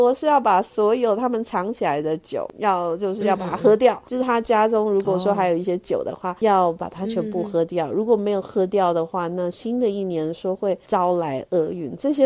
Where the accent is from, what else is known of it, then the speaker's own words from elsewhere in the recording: Taiwan; 我们华人，还有一个我们台湾人